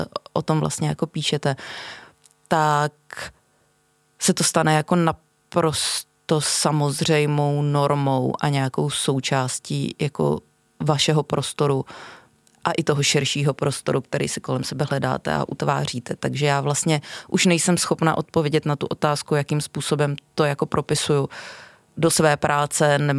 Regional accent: Brno, South Moravian Region, Czechia; já mám rodinu v Brně, já jsem původně z Brna.

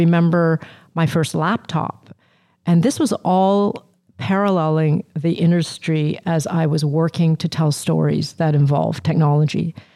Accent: Vancouver, British Columbia, Canada; And growing up in Vancouver with this industry has been a privilege, actually.

